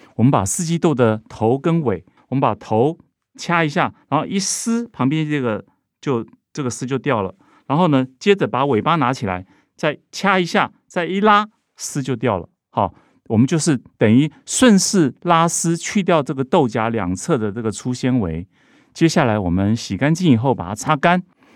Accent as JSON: {"language": "Chinese", "country": "Taiwan", "said": "我们台湾人吃这个茄子很喜欢加九层塔的。"}